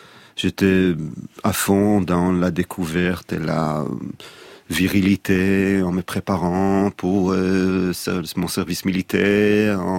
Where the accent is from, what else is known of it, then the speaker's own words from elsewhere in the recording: Tel Aviv, Tel Aviv District, Israel; Je suis né à Tel Aviv. Ma mère était monteuse de cinéma, mon père un écrivain. C'est là où je suis né, c'est là où j'ai grandi.